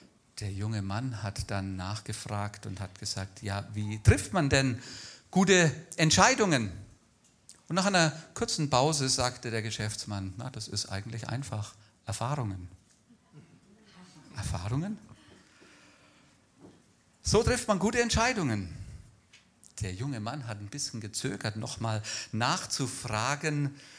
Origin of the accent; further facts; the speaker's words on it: Bavaria, Germany; Wir kommen eben beide aus Franken, ne?